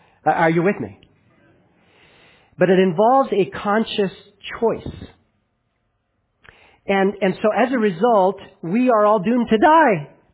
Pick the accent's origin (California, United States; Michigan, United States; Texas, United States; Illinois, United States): California, United States; Los Angeles; You know, when I grew up in Los Angeles, it wasn't an uncommon scene to see police officers approach a door